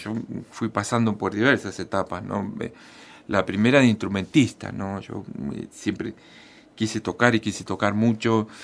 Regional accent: General Acha, La Pampa, Argentina; Yo viví toda mi infancia en General Hacha, ¿no?

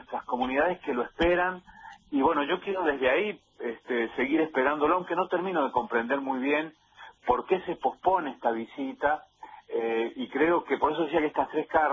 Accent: Mendoza, Argentina; moved away as an adult; Yo soy mendocino de origen

